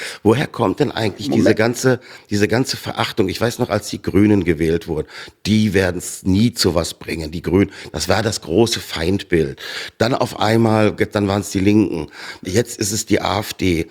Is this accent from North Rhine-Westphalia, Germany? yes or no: no; Bavaria, Germany; also born or lived in Ruhr area; Ich bin in Bayern aufgewachsen, Herr Lindner, also müssen Sie mir nichts erzählen, was ich da an Alltagsrassismus, ich bin selber ausgegrenzt worden, weil ich aus dem Ruhrgebiet komme